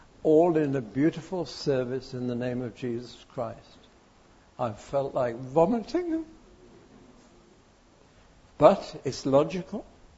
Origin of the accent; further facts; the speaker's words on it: United Kingdom; I'm still British